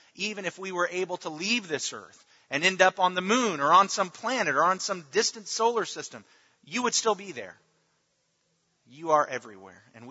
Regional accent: Arkansas, United States; but unfortunately, my home state is Arkansas. And so that's where I was going.

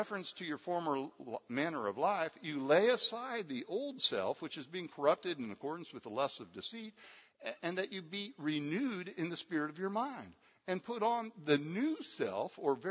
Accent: United States; I'm an American. I've got a weak stomach.

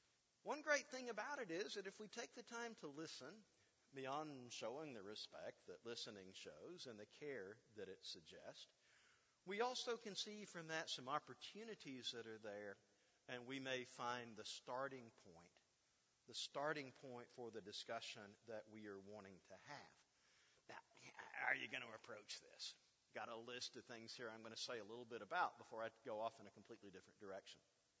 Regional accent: Mississippi, United States; Now, growing up in North Mississippi, I thought everybody everywhere was just like everybody else in North Mississippi.

